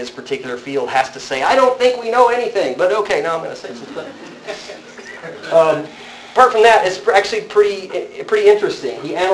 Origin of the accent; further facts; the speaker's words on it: Texas, United States; And then, by the way, I'm from Texas, so I can use it. I grew up here, born and raised